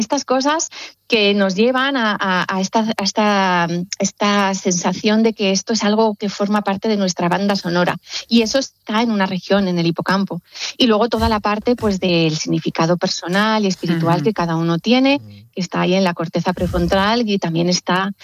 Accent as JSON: {"language": "Spanish", "town": "Valladolid", "region": "Castile and León", "country": "Spain", "said": "Yo que soy de Valladolid"}